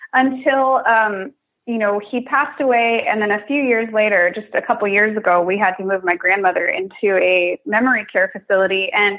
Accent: Salt Lake City, Utah, United States; I grew up in Salt Lake City.

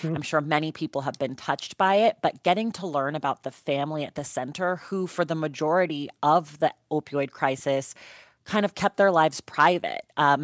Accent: Oakland, California, United States; I am from Oakland, so I do have a bit of a hometown bias there.

